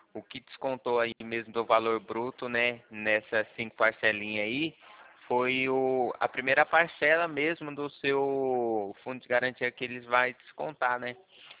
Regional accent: Botujuru, São Paulo, Brazil; Eu sou de Botujuru.

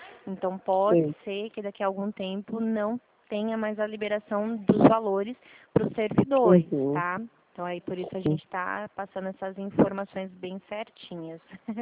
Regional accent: Dracena, São Paulo, Brazil; minha cidade chama Dracena, tá?

